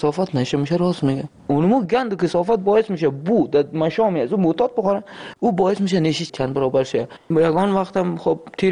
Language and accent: Persian; Afghanistan; moved away; ما الان نزدیک 3 سال نیم همین جنز روزی که از افغانستان آمدیم